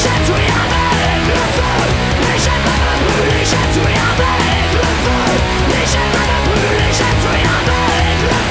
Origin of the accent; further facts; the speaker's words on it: Grand Est, France; accent: Anglo-Lorraine; je m'excuse pour mon accent un peu anglo-lorrain, hein.